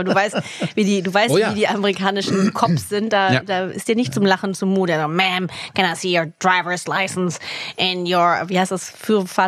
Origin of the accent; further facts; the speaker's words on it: Netherlands; German is a second language; Als Holländer, wird er ja zuerst geblitzt.